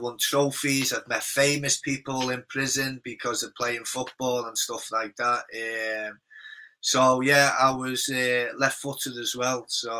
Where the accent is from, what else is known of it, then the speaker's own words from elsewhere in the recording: Liverpool, North West England, United Kingdom; Yeah, I think growing up in Liverpool, it was like, I think it was survival mode.